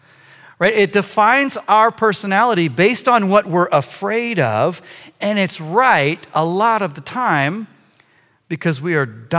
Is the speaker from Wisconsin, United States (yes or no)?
yes; Wisconsin, United States; I came from Wisconsin, so I'm a little sore, but...